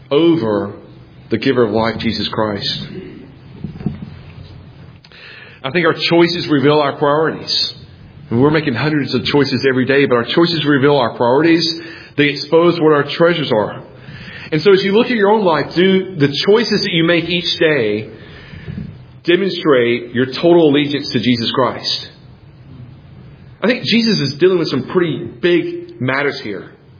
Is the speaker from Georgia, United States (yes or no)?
yes; Georgia, United States; now in New Jersey, United States; I grew up in Georgia, so I probably have a better idea.